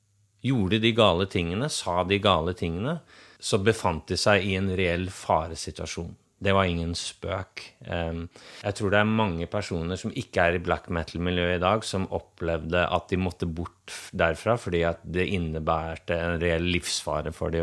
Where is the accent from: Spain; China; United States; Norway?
Norway; Swedish is a second language; Jag sa, som norrmän så tänker vi ju på svensker som utroligt mycket mer kulturellt avancerade än oss själv.